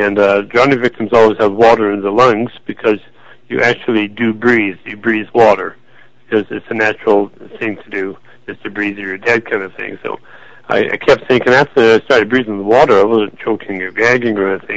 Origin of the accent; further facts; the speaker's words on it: British Columbia, Canada; now in United States; I'm in California, but I'm actually Canadian, and I'm from Vancouver Island, so we're family.